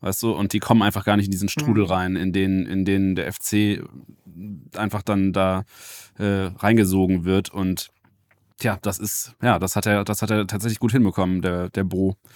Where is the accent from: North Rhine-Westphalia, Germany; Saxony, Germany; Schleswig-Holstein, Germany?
North Rhine-Westphalia, Germany; Cologne; ich habe natürlich als Kölner